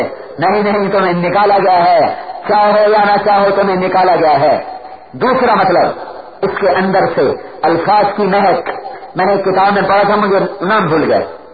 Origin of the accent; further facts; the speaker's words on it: Punjab, Pakistan; میرا ضلع ملتان ہے, اب خانے وال بن گیا